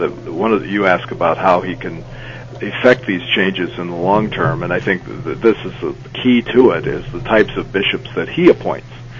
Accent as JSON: {"language": "English", "region": "Illinois", "country": "United States", "said": "I'm from Illinois originally, and attended the seminary."}